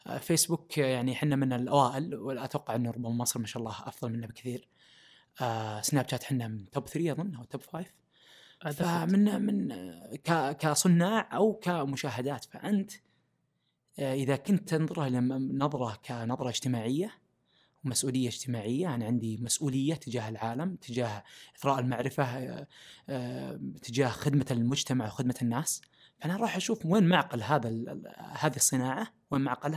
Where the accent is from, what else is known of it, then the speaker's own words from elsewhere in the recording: Saudi Arabia; وشباب الموجودين عندنا في السعودية يصنعون المحتوى